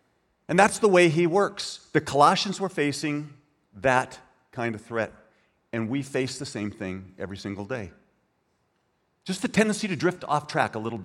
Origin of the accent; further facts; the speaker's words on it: California, United States; now in Idaho, United States; We hail from Northern California. I know. We have seen the light, repented, and moved to Idaho.